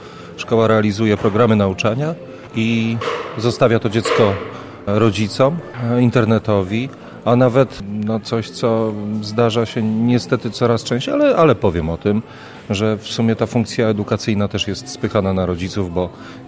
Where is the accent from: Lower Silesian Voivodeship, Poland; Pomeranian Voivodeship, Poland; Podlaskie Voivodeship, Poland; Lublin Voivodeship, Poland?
Lublin Voivodeship, Poland; Lubartów; bo jestem z Lubartowa, więc to tak trochę może. A Lubartów nie jest daleko